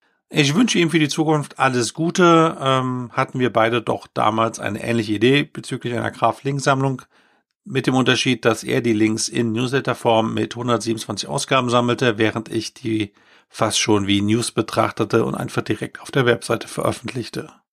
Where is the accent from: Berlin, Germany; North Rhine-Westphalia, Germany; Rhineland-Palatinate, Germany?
Rhineland-Palatinate, Germany; die Flut im Sommer, die meine Heimat, das Ahrtal, zerstörte